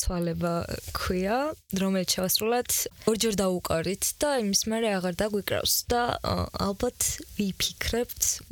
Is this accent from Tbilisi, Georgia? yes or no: no; Batumi, Adjara, Georgia; ბათუმიდან ვარ მუსიკოსი.